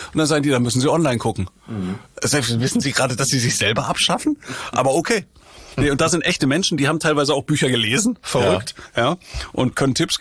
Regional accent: Rhineland, Germany; now in Hamburg, Germany; dass Hamburg meine Heimat geworden ist. Ja, ich bin im Rheinland groß geworden und ich habe bestimmt auch was Rheinisches, ne?

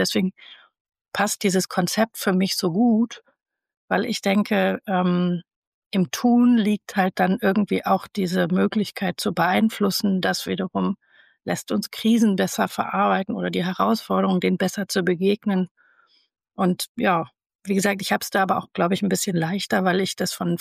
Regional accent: Rhineland, Germany; ich komme aus dem Rheinland.

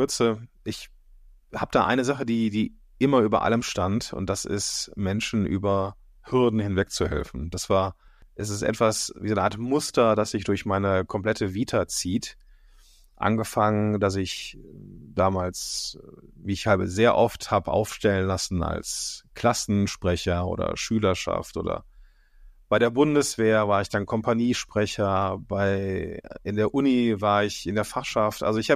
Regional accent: Moers, North Rhine-Westphalia, Germany; Ich bin gebürtiger, also gar nicht so weit weg, gebürtig komme ich aus Moers, das ist bei Krefeld und Duisburg, und ja, bin halt so ein gebürtiger, im Zweistromland Niederrhein und Ruhrgebiet groß geworden.

